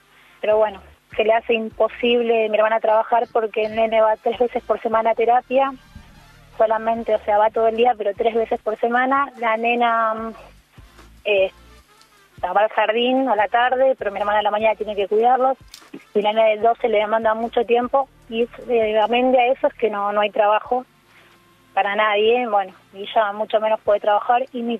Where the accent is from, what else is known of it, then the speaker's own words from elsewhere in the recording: San Fernando, Buenos Aires Province, Argentina; nosotros somos de San Fernando